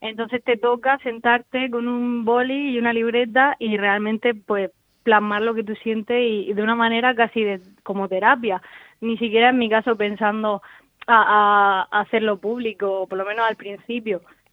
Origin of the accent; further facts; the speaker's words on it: Molina, Region of Murcia, Spain; aquí en mi pueblo Molina ya he estado varias veces, he hecho varios concursos